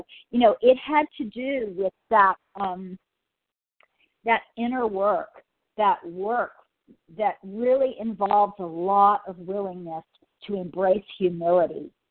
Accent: California, United States; I'm from Southern California

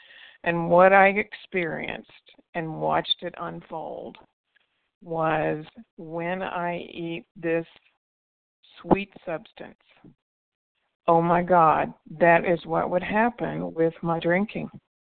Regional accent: Lexington, Kentucky, United States; I'm from Lexington, Kentucky. I live part-time in the East Bay in California, but part-time here as well, so I'm in Kentucky.

